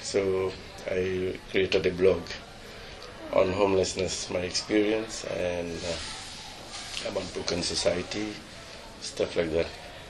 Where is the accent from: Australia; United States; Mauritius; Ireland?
Mauritius; now in United Kingdom; from Mauritius. I hope you know where is Mauritius.